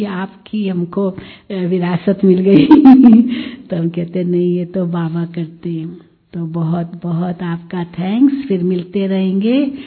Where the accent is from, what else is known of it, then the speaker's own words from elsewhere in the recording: Mumbai, Maharashtra, India; क्योंकि बॉम्बे की हूँ तो बॉम्बे जाकर पासपोर्ट बनवाओ